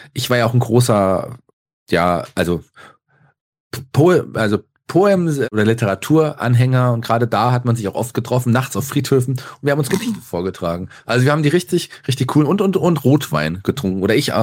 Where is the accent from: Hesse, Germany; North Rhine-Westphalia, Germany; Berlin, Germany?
Hesse, Germany; Fulda; Nee, ich komme aus Fulda und da gibt es das Kreuz, wo ich ja auch mittlerweile noch auch arbeite.